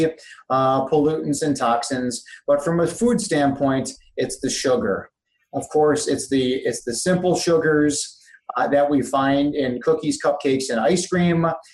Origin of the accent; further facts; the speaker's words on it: Illinois, United States; from my home state of Illinois, where the whole state is all growing soy